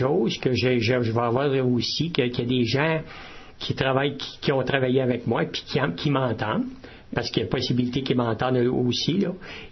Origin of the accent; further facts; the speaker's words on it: Quebec, Canada; C'est-tu parce que je suis québécois?